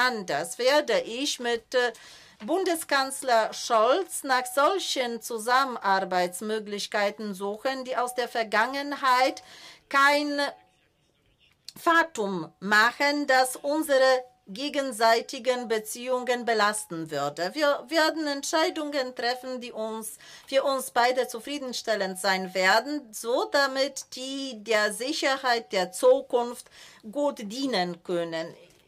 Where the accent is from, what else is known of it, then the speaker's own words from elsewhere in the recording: Gdańsk, Pomeranian Voivodeship, Poland; German is a second language; aber ich bin auch der Historiker und ich stamme aus Danzig.